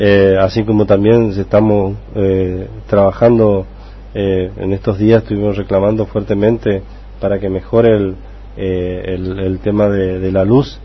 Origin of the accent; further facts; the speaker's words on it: Tierras Coloradas, Corrientes, Argentina; also born or lived in Curuzú Cuatiá; vengo del sector rural. Yo me nací en Curuzucuatiá, pero me crié en Tierras Coloradas, en la tercera sección, y conozco la realidad. Mi padre vive aún ahí